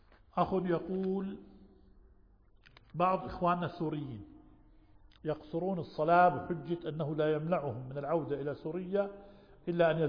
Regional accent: Jordan; بلادنا الأردن

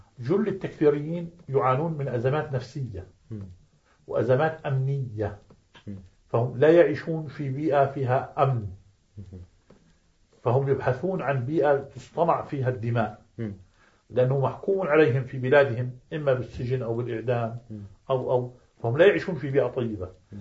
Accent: Jordan; في بلادنا الأردن. فكنت كان يجمعني أنا وبعضهم حي واحد، كنت أعيش اليوم في حي واحد.

